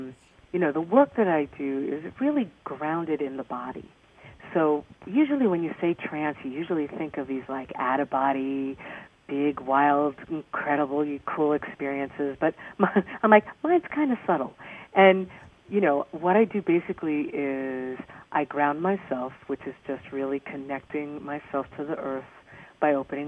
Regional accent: New York, United States; I am from Long Island, I'll admit that, but I am not that person.

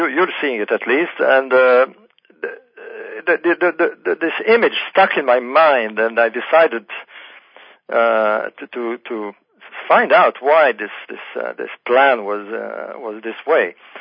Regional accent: Alexandria, Alexandria Governorate, Egypt; English is a second language; moved away as an adult; I was born in Egypt and grew up there. I left Egypt when I was 19.

